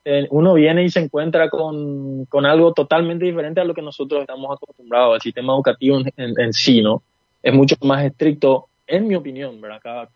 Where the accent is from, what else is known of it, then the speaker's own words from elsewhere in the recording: Ayolas, Misiones, Paraguay; also born or lived in Ciudad del Este; Sí, yo nací en Ciudad del Este, pero yo soy ayolense, yo viví en Ayolas desde que yo me acuerdo, ¿no? Yo no tengo amigos en Ciudad del Este, sí, familiares, pero mis amigos, mi educación, todo fue en Ayolas.